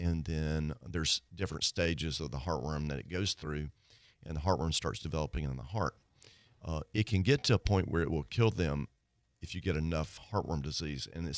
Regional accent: Mississippi, United States; Past couple, 3 years, the Delta of Mississippi, and I'm from Mississippi, has had a really big problem with heartworm disease

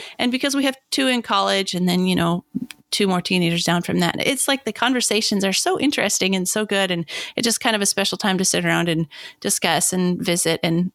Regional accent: Montana, United States; I grew up in Montana.

